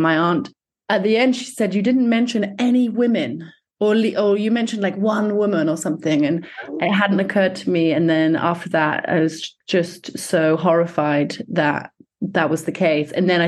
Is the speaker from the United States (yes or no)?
no; London, United Kingdom; moved away as an adult; now in Paris, France; So I'm from London. I'm guessing your listeners will have heard of London. And I've been in Paris since 2014.